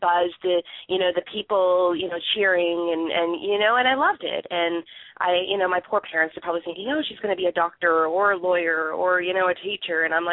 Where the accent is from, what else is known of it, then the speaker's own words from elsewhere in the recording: Canada; I'm a Canadian girl and I'll always be a Canadian girl, I have my Canadian roots